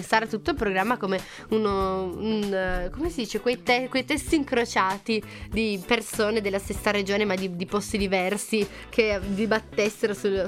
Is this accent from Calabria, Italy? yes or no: no; Piedmont, Italy; lei da buona sarda, io da buona piemontesina doc